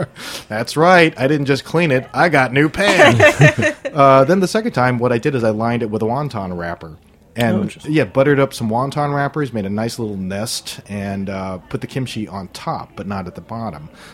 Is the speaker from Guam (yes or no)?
yes; Guam; And I would say, especially growing up on Guam, it was one of those things you had.